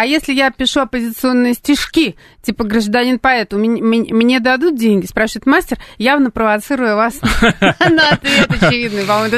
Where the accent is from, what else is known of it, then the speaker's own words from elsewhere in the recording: Saint Petersburg, Russia; я там росла в Ленинграде